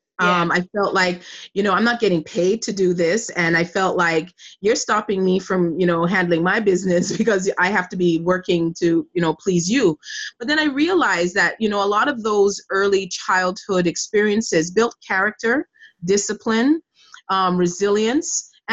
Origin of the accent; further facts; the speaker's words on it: Jamaica; that I'm incredibly proud of as being a Jamaican